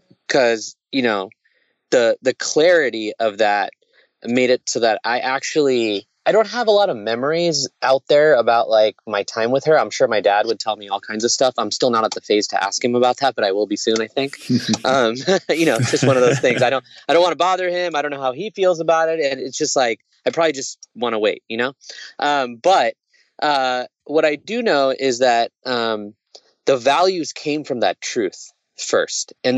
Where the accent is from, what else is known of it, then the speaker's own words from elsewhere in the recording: Zambia; born there; So basically I was born in Africa because my parents, my mom and my dad were both physicians.